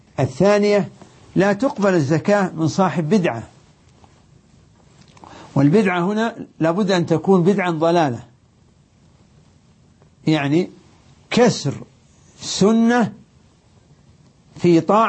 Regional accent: Saudi Arabia; عندنا في السعودية

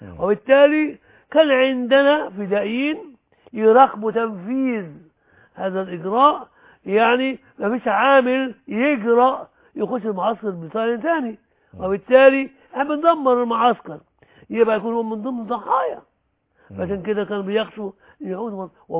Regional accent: Egypt; انا ابن مصر وبحب مصر وروحي كلها فداء لمصر

